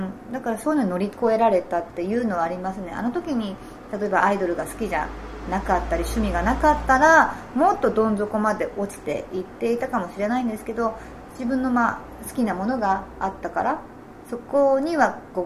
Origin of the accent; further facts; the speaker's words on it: Hokkaido, Japan; 私北海道出身 で、